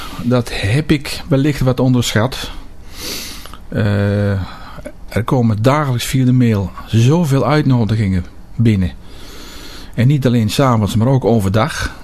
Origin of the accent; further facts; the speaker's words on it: Bunschoten-Spakenburg, Utrecht, Netherlands; born there; now in Capelle aan den IJssel, Netherlands; Ik ben geboren in Bunschoten-Spakenburg. 21 december 1954. Ik ben in 2006 in Capelle aan de IJssel komen wonen.